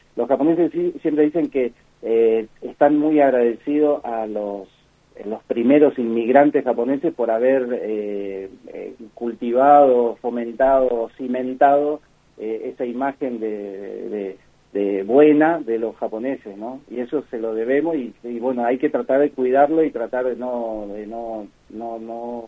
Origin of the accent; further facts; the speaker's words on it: Misiones, Argentina; born there; now in La Plata, Argentina; Yo nací en Misiones, pero después me acoplé a lo que es la...